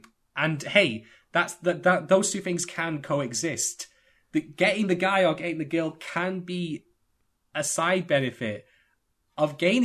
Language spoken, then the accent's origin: English; United Kingdom; I am, and I'm a Brit, so make of that what you will, folks.